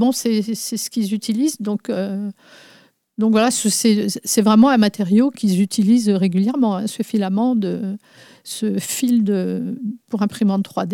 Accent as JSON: {"language": "French", "region": "Brittany", "country": "France", "said": "On est breton et têtu, donc va tenir bon pour y arriver."}